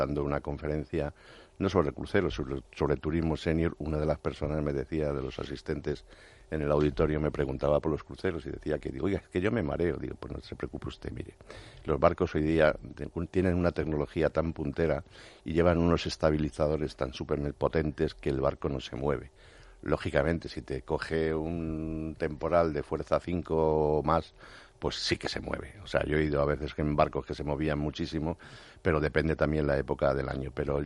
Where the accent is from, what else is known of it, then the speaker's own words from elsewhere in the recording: Spain; normalmente las personas, cuando, como los españoles, hablamos mucho entre nosotros.